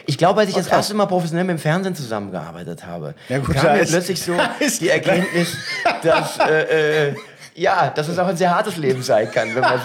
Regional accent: Mainz, Rhineland-Palatinate, Germany; Ich komme aus Mainz.

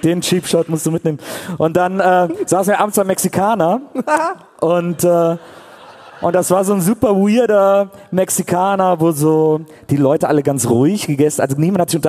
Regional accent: Wesseling, North Rhine-Westphalia, Germany; Ich komme aus Wesseling.

